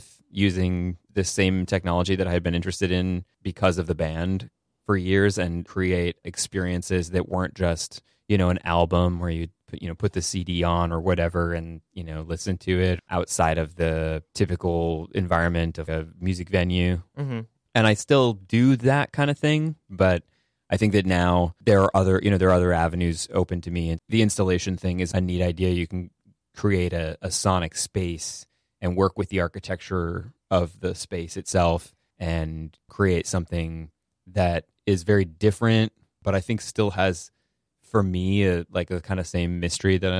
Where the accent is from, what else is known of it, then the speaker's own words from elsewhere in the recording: Massachusetts, United States; Rural. I'm from the Berkshires in Massachusetts.